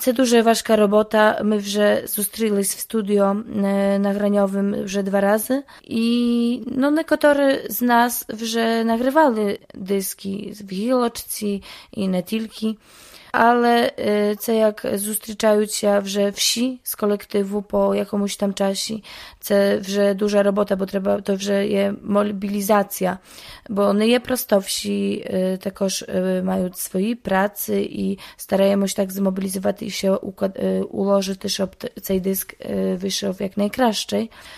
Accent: Czeremcha, Podlaskie Voivodeship, Poland; Тому що ми є, більшість колективу є з Черомху, і ми з Черомхи

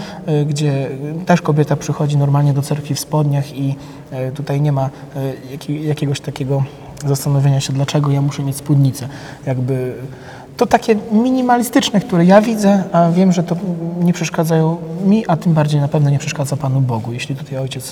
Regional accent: Podlaskie Voivodeship, Poland; u nas na Podlasiu to też było normalne, że zawsze kobieta, nawet małe dziewczynki, też miały przykrywane swoje głowy chustkami.

